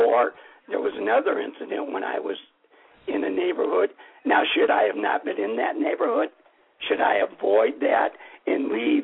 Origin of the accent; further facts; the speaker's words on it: East Cleveland, Ohio, United States; I was raised in East Cleveland during the 60s. I am a white person. I lived there from 1956 to 69, 67, 68.